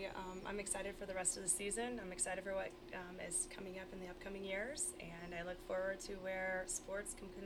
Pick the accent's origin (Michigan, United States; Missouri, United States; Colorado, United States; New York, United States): Missouri, United States; Hannibal; Oh, goodness, I'm actually from Hannibal.